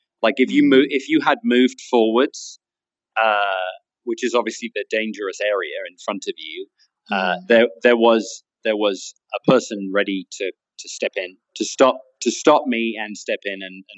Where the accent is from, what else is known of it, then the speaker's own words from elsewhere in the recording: United Kingdom; I'm British, so I don't like blowing my own trumpet